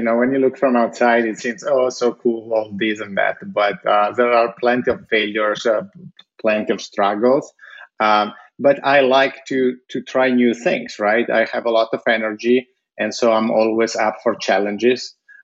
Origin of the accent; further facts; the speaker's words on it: Italy; when I was growing up in Italy